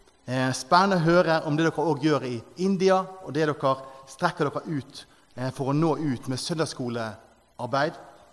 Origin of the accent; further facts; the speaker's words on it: Arna, Vestland, Norway; Men jeg er en gutt fra Arna